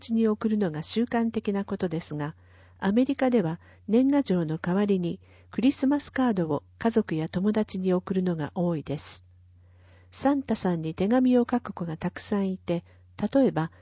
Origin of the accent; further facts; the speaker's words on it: Nagano, Japan; 私が生まれ育った奥信濃と呼ばれる地域と諏訪では、本当に様々なことが違います。